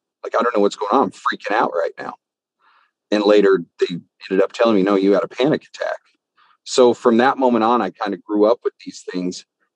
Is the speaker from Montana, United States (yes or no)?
yes; Missoula, Montana, United States; born there; also born or lived in Las Vegas; I was born in Missoula, Montana, in a college town. I think now there's 125,000 people there. It's not very big.